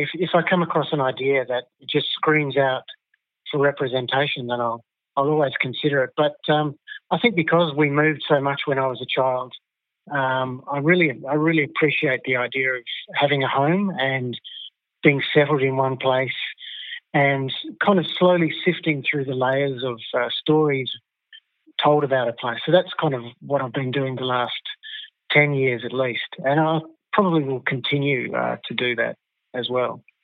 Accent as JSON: {"language": "English", "country": "Australia", "said": "it's certainly familiar to me as an Australian"}